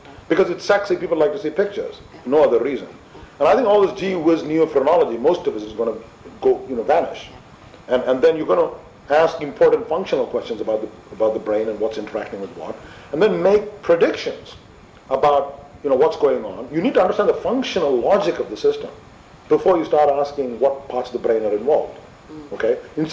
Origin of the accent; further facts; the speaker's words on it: India; I come from India